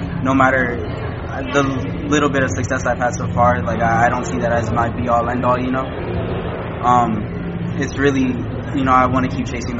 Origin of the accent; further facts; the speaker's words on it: Maryland, United States; Born and raised in Maryland, I'm a proud Eritrean.